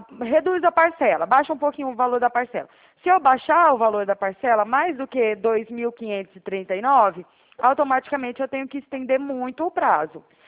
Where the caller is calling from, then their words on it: São Paulo, Brazil; also born or lived in Minas Gerais; O meu DDD é 34, porque eu falo aqui de São Paulo, porém eu mudei de Minas recente e ainda não troquei o telefone.